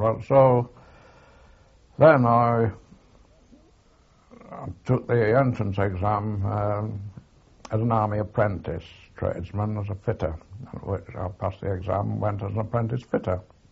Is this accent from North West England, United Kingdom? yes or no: yes; North West England, United Kingdom; born there; to Manchester area, and met my mother, and I was born near Manchester.